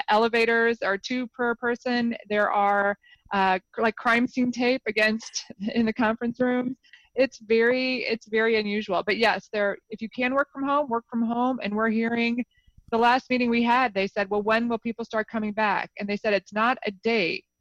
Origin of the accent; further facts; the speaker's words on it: St. Louis, Missouri, United States; moved away as an adult; now in Minneapolis, United States; I am a diehard Cardinal fan. I'm from St. Louis.